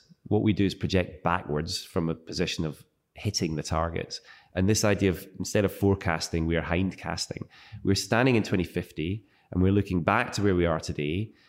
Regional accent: Glasgow, Scotland, United Kingdom; when we hosted COP26 in Glasgow, my hometown

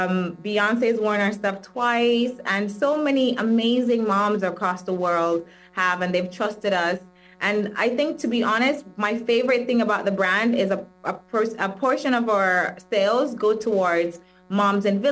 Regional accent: Miami, Florida, United States; also born or lived in Jamaica; now in Dubai, United Arab Emirates; No, so I was born in Jamaica and I grew up in Miami and now I live in Dubai. I always say made in Kingston, packaged in Miami, exported to Dubai.

